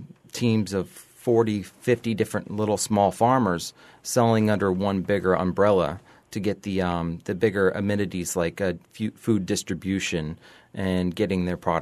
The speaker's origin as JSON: {"language": "English", "region": "Iowa", "country": "United States", "tie": "born or raised there", "said": "Well, when I was growing up in Iowa, we lived on a small bit of land, about 28 acres"}